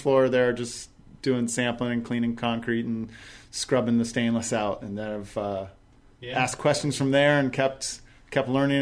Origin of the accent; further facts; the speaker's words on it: Detroit, Michigan, United States; I was from Detroit, Michigan. So, you know, Lake Huron, that's on the east side of the state.